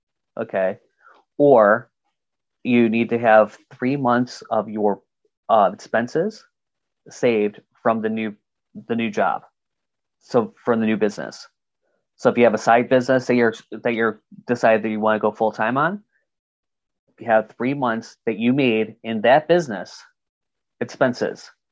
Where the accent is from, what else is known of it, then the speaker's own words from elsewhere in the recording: Michigan, United States; I'm from Michigan, you're from Wisconsin, so you know New Year's Day is cold.